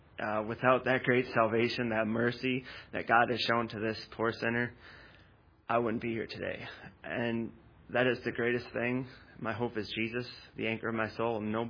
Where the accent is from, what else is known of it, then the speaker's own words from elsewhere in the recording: Wisconsin, United States; I'm from Wisconsin.